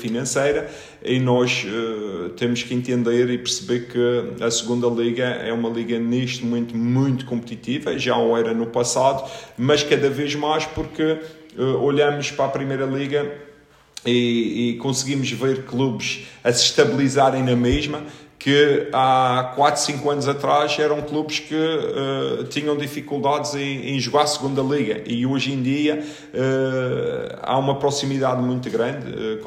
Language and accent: Portuguese; Madeira, Portugal; Sim, eu acima de tudo sou madeirense